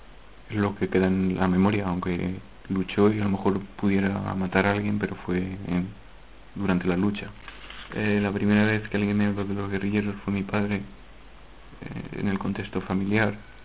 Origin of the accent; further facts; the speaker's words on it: Cuenca, Castilla-La Mancha, Spain; born there; nací en Cuenca y vivo en un pueblo de la provincia de Cuenca, en La Pesquera.